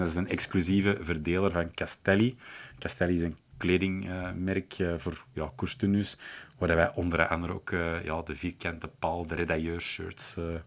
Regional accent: Schoten, Antwerp, Belgium; want ik ben oorspronkelijk uit Schoten.

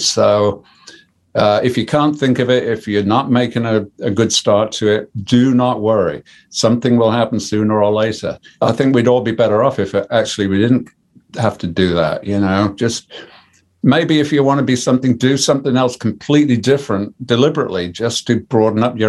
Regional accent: Birmingham, West Midlands, United Kingdom; Like I said, I'm a Brummie.

